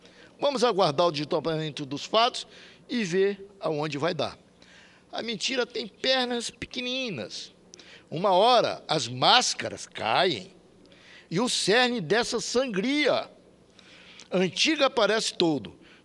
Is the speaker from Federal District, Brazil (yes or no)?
no; Mazagão, Amapá, Brazil; born there; Agora eu nasci no Amapá, nasci lá na cidade de Mazagão, viu, meu?